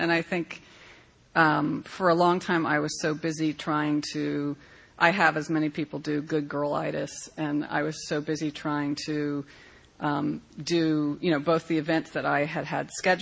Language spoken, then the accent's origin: English; Pennsylvania, United States; Well, I grew up outside of Philly in the suburbs, which my friends always make sure I am very, very honest about